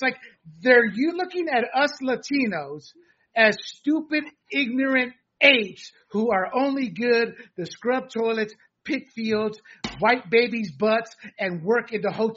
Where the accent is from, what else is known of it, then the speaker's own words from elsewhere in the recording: California, United States; That's why, even as a Californian, I was against the SALT cap